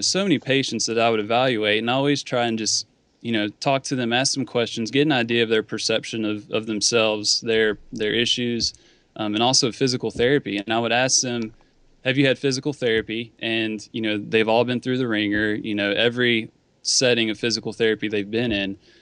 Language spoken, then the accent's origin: English; West Virginia, United States; accent: twang; I'm from West by God, Virginia, Gene. Don't forget it.